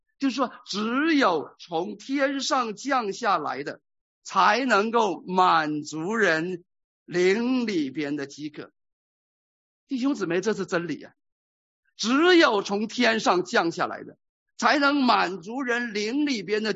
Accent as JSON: {"language": "Chinese", "country": "China", "said": "我们是从大陆背景来的，我们对主义这个词不陌生"}